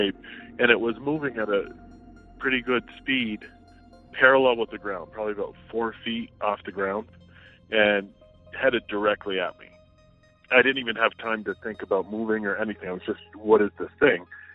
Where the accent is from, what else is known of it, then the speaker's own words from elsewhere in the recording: New York, United States; now in New Hampshire, United States; I'm calling from New Hampshire. I have a story that happened back in the mid-80s, probably around 86. This happened where I grew up in upstate New York.